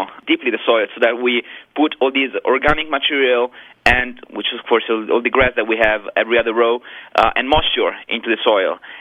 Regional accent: Montalcino, Tuscany, Italy; But in Montalcino, in my region, in my hometown, I couldn't find such information.

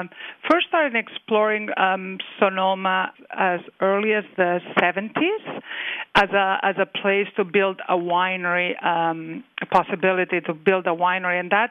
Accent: Barcelona, Catalonia, Spain; no, in Barcelona.

